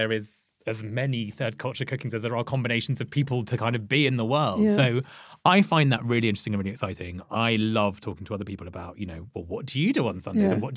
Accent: Leicester, East Midlands, United Kingdom; I'm from Leicester, which is one of the most culturally diverse cities in the UK. I'm very, very proudly from there.

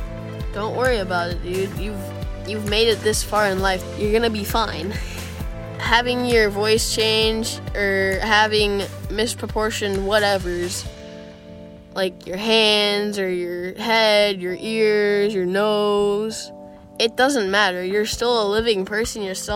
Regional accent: Walla Walla, Washington, United States; I am from Walla Walla, Washington, which is in the Pacific Northwest.

